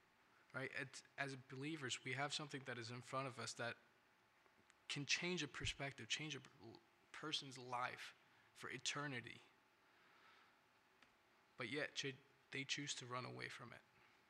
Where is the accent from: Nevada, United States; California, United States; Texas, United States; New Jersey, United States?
California, United States; I'm originally from California. I lived in California for the past 12, 13 years of my life. That's where I grew up.